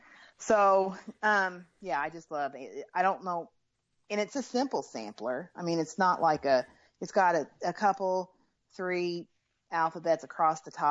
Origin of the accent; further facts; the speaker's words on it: Hobstad, Indiana, United States; You know, I grew up in Hobstad, Indiana, which is a very small farming community. About 1,800 people live there. And my grandfather was a farmer and a dairyman.